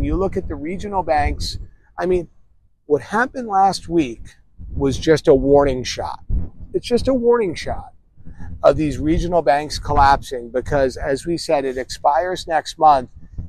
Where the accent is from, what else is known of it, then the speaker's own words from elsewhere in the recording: New York, United States; Because I'm from the East Coast, I'm from New York